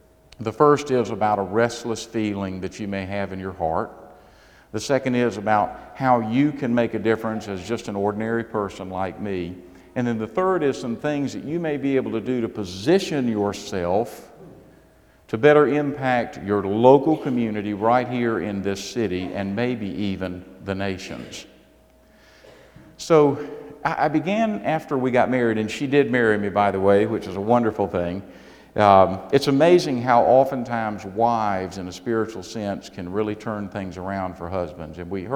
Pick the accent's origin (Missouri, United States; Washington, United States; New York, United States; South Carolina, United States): South Carolina, United States; No, I'm from South Carolina.